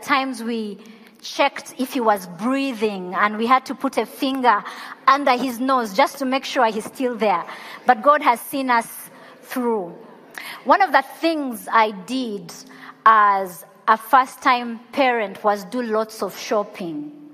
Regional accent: Uganda; And I come from Uganda

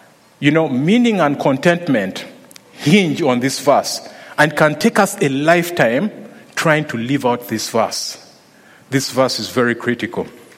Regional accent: Uganda; But for someone who was born in Uganda and raised just along the equator, the mere thought of minus 17 makes me shiver.

